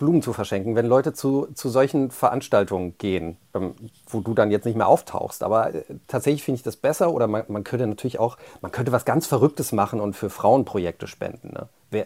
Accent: Cologne, North Rhine-Westphalia, Germany; born there; Ich bin ja in Köln geboren, also da kommst du ja katholisch auf die Welt und ich war ja auch so Messdiener

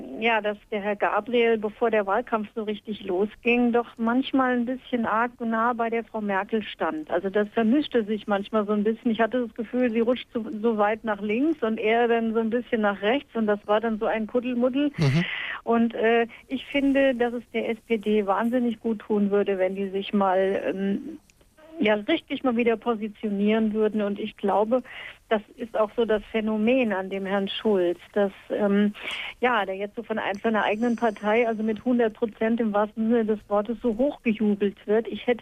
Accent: Hesse, Germany; born there; ich bin gebürtige Hessin und bei uns sagt man, der lässt sich die Wurst nicht vom Brot ziehen.

